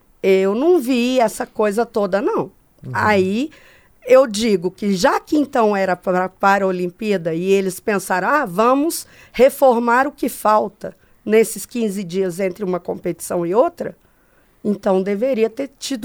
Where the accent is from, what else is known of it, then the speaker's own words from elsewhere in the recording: Minas Gerais, Brazil; eu não vi lá no interior de Minas, por exemplo, de onde eu venho